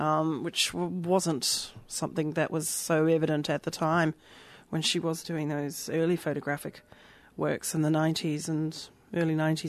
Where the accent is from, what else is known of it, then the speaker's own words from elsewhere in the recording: New Zealand; I'm from New Zealand originally